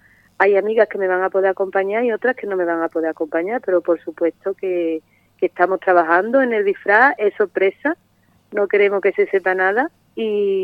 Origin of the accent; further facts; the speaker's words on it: Santa Olalla, Andalusia, Spain; now in Monesterio, Spain; llevo 24 años viviendo aquí en Monesterio, soy de Santa Olalla